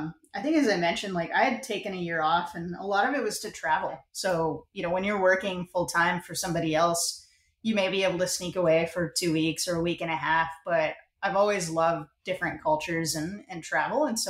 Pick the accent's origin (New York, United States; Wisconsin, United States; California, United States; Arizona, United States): California, United States; San Diego; now in Dallas, United States; I live in Dallas now, so not so much. But I did a lot of snowboarding and surfing, skateboarding growing up in San Diego.